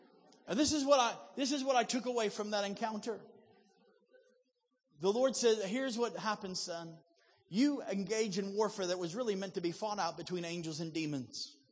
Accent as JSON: {"language": "English", "town": "Chicago", "region": "Illinois", "country": "United States", "tie": "born or raised there", "also_born_or_lived": "Wisconsin", "said": "My accent is confused. I was raised in Chicago, lived in Wisconsin."}